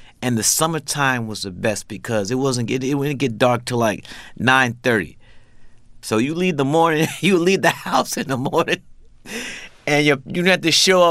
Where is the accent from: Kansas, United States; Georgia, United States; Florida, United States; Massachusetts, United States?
Georgia, United States; Atlanta; born there; People might … my parents are from the South. I was born in Atlanta, Georgia. Spent many summers there and also went to college in Atlanta.